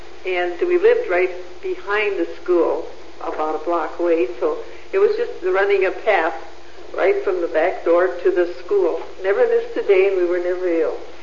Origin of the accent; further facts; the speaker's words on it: Detroit, Michigan, United States; born there; I was born in Detroit.